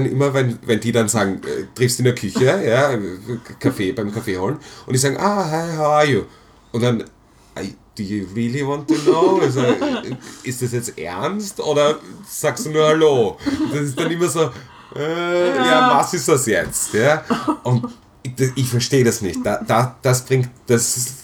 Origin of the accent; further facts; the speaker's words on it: Austria; ich komme aus Österreich